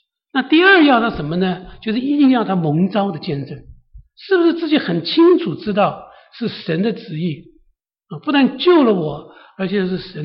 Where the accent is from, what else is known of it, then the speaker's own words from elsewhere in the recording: China; 我们中国人习惯是说是孩子犯错的时候我们有的时候把他们讲的一文不值